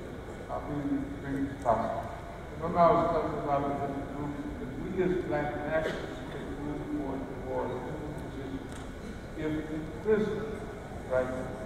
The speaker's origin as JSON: {"language": "English", "region": "the South", "country": "United States", "said": "It's just my opinion, and I'm from the South."}